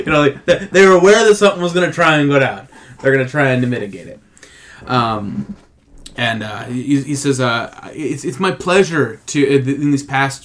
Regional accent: United States; it's a well-known fact that my family is from the UK, but I grew up in the States. So I have pride for both nations.

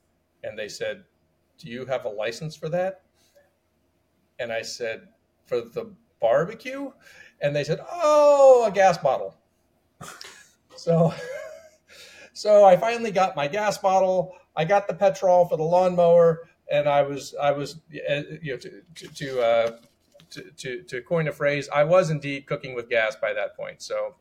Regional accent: United States; now in Australia; You understand that, being another American. So I go down to my local Bunnings. And Bunnings, for my fellow Americans, is kind of like Home Depot.

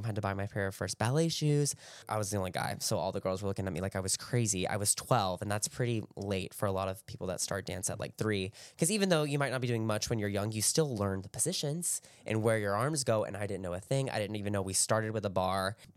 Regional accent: Alabama, United States; So I'm originally from Alabama, quite a little bit away from Philly.

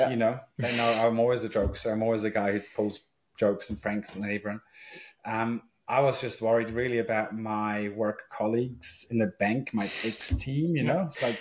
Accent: Switzerland; now in New Zealand; my dad's from New Zealand. He's Kiwi, although he lives in New Zealand. He lives in Switzerland. I grew up in Switzerland. So I always had the passport.

